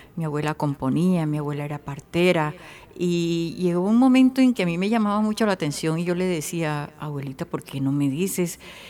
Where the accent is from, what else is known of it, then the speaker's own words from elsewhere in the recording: Baral, Córdoba, Colombia; born there; Sí, yo nací en el Baral.